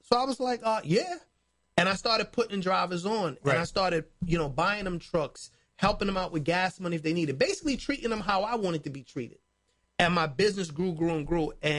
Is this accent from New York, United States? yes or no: yes; New York, United States; And I'm from New York on top of that.